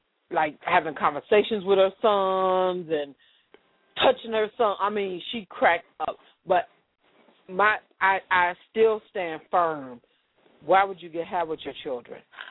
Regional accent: Chicago, Illinois, United States; you know I'm from Chicago, and I was just getting ready to tell you that.

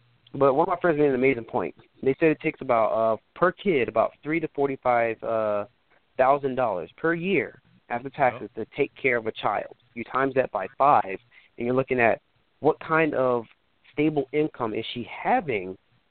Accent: United States; born there; It is Nigerian. Granted, I was born here in the States, so I'm third generation Nigerian.

